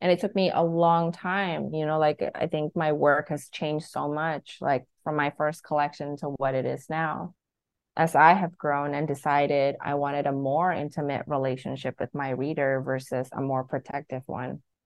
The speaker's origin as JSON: {"language": "English", "country": "Indonesia", "first_language": "Indonesian", "second_language": "English", "said": "Indonesian is my first language. I'm still fluent in Indonesian."}